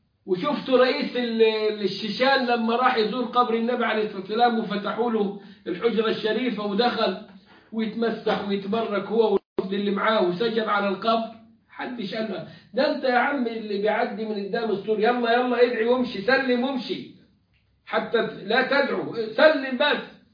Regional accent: Egypt; كان عندنا في مصر سفير الامريكي

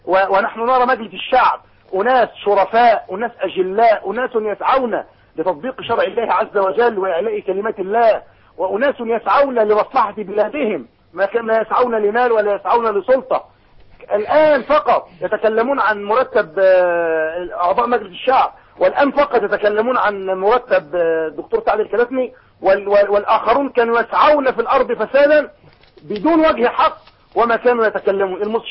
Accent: Asyut Governorate, Egypt; انا من اسيوط.

